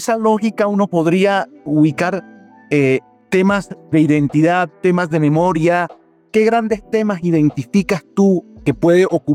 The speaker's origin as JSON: {"language": "Spanish", "town": "San Jacinto", "region": "Bolívar", "country": "Colombia", "said": "Yo soy del Caribe, de la zona de los Montes de María, de los Montes de María la Alta. Para los oyentes, hay Montes de María la Baja, Montes de María la Alta, la zona de San Jacinto Bolívar."}